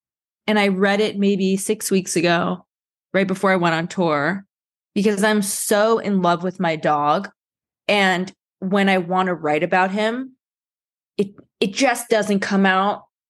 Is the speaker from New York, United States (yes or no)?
yes; New York City, New York, United States; now in Los Angeles, United States; I have lived in an urban environment almost my entire life. I grew up in New York City, and the parts of LA that I have lived in since I've moved here are very densely populated parts of LA.